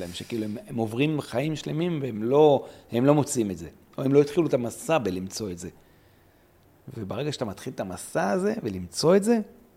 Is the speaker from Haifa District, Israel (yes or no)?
no; Ma'alot, Northern District, Israel; גדלתי במעלות, שמעתי מיליון פעמים, אין ספור פעמים